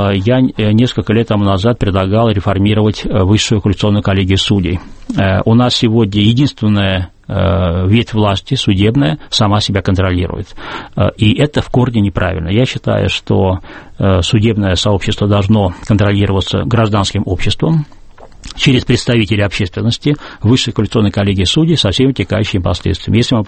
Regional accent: Saint Petersburg, Russia; другой в Петербурге, моем родном городе

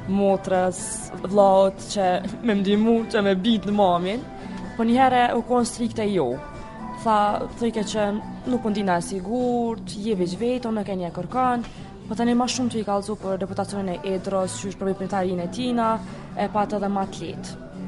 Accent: Kosovo; prej a kisha mbjetu në si Kosovar në Beograd

